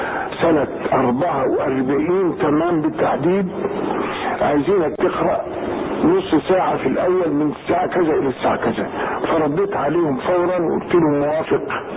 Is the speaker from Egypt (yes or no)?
yes; Tanta, Gharbia, Egypt; أنا نشأت في طنطا، وبعد ما تخرجت من القرية حفظا وتجويدا وقراءة رحت طنطا.